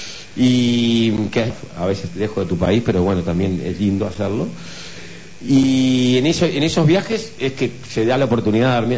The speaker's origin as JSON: {"language": "Spanish", "region": "Montevideo", "country": "Uruguay", "tie": "born or raised there", "said": "nací en Montevideo, en el barrio del Prado. Volví a vivir con mis padres"}